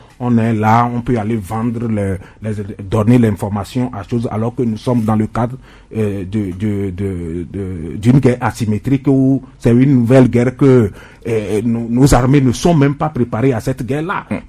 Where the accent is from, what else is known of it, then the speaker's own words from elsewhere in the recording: Togo; nous sommes tous des Togolais.